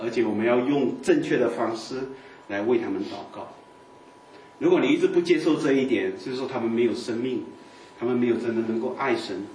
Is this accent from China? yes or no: yes; China; 反正我们中国人啊，你看信耶稣那样坏脾气哈